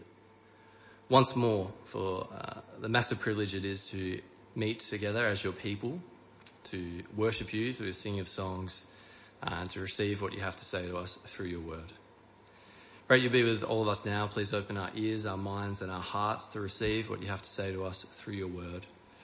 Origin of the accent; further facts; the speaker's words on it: Perth, Western Australia, Australia; Yep, so I'm from Perth. I live in Perth and I live in the hills up in Rolleystone or that sort of area.